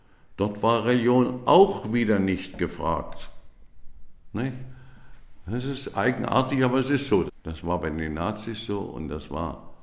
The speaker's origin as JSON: {"language": "German", "town": "Wroclaw", "region": "Lower Silesian Voivodeship", "country": "Poland", "tie": "born there", "moved": "yes", "said": "Ich bin geboren in Breslau, das ist heute Wroclaw, das war also in Schlesien, und bin 1945 hierher gekommen."}